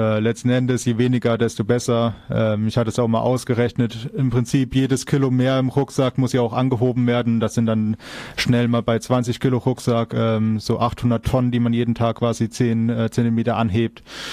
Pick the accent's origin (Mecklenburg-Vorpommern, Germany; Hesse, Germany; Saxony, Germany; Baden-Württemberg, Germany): Hesse, Germany; born there; now in Hamburg, Germany; Gebürtig komme ich aus der Nähe von Kassel.